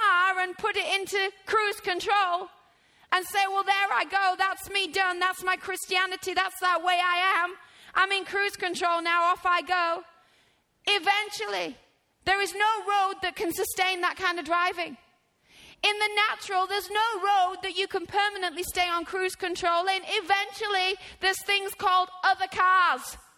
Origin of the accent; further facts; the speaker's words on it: United Kingdom; But seeing as I'm British and we drive stick shifts, I reckon I've got the upper hand already.